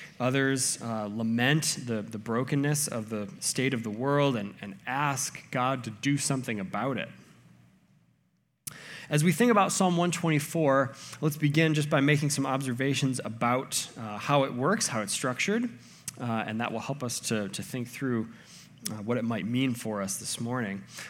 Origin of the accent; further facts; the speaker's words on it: Traverse City, Michigan, United States; they're coming to my hometown in Traverse City.